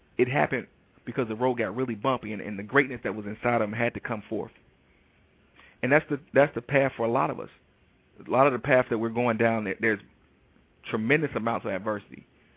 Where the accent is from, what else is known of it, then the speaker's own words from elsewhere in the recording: Detroit, Michigan, United States; Now, those of you who know me, I am from Detroit, Michigan.